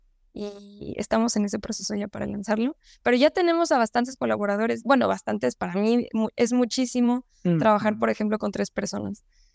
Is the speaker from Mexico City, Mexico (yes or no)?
yes; Mexico City, Mexico; yo soy de la Ciudad de México